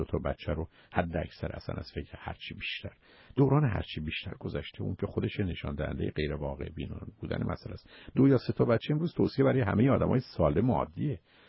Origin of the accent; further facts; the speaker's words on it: Iran; من شما به عنوان یه ایرانی، به عنوان کسی که در این زبان فارسی رو استفاده می‌کنیم،